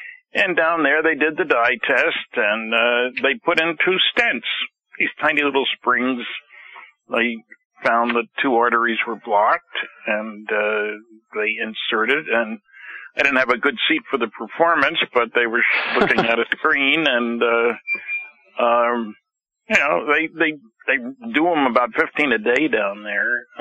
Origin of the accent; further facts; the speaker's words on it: New Jersey, United States; And, of course, I missed the MUFON conference in New Jersey, my home state.